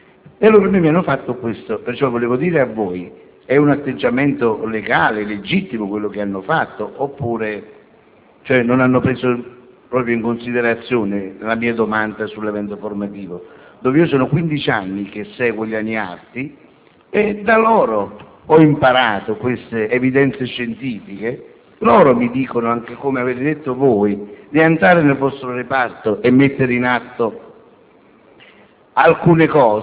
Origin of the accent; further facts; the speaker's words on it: Campania, Italy; vengo dalla provincia di Caserta.